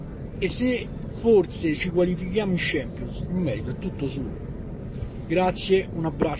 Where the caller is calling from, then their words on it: Rome, Lazio, Italy